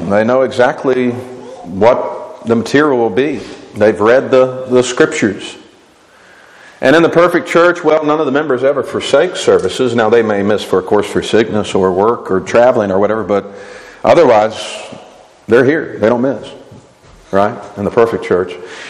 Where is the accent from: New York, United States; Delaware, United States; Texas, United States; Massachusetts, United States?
Texas, United States; now in Bellingham, United States; I'm up from Texas this week holding a gospel meeting at the church here in Bellingham.